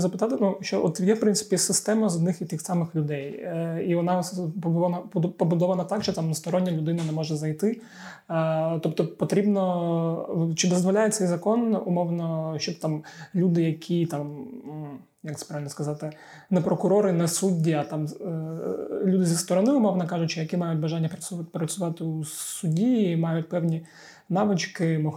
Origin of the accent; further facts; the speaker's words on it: Zaporizhzhia, Zaporizhzhia Oblast, Ukraine; Завжди привожу приклад Запоріжжя, бо я з Запоріжжя, ось, бо там ще щось таке.